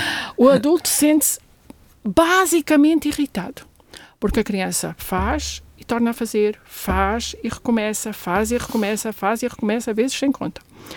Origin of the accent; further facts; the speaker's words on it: Angola; born there; Eu nasci em Angola